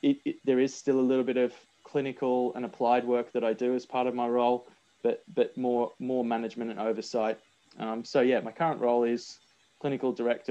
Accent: Australia; accent: Australian; moved away as an adult; now in United Kingdom; I'm Australian, if you can tell from my accent still. And I grew up in Australia, did all my education and training in Australia, and worked in Australia for about 5 years as a physio before moving to the UK.

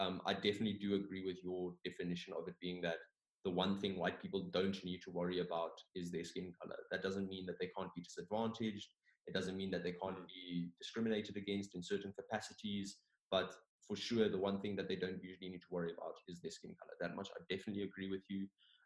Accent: Botswana; I grew up in Botswana, and I was actually having a really in-depth, really great conversation with a friend of mine

